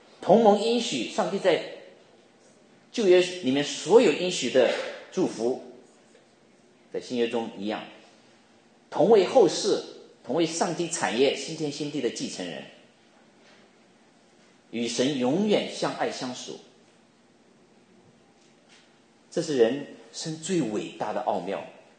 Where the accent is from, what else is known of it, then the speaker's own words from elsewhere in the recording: China; now in United States; 出生成长在中国，这是第一国；重生得救在美国，这是第二国